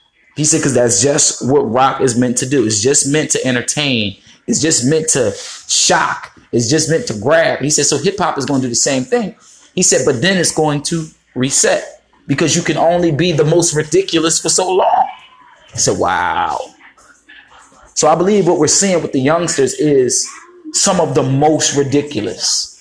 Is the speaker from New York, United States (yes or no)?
no; Philadelphia, Pennsylvania, United States; We said, no, man, I'm a rapper. I'm from Philly. This is how we do it. The Philly flow.